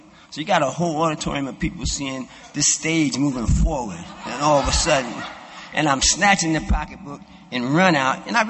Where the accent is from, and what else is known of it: Brooklyn, New York, United States; born or raised there